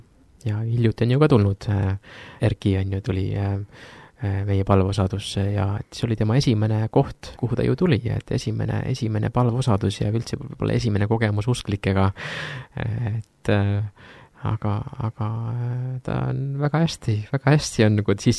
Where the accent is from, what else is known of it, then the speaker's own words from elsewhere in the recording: Saare County, Estonia; ma õpin ka Tallinnas seminaris ja ma olen ka siin saare inimene ja põline saarlane